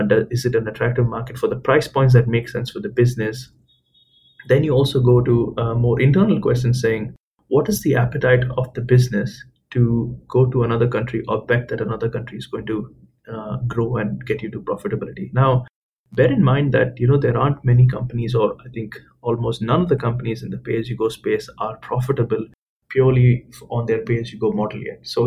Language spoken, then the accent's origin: English; India; as an Indian